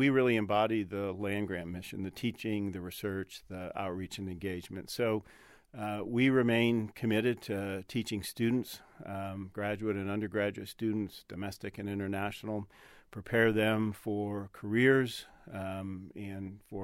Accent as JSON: {"language": "English", "town": "Jackson", "region": "Michigan", "country": "United States", "tie": "born or raised there", "said": "I grew up in Jackson, Michigan, not too far from here."}